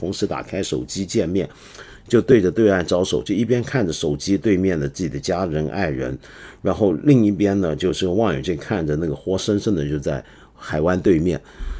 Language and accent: Chinese; Hong Kong; 竟然是我们香港人啊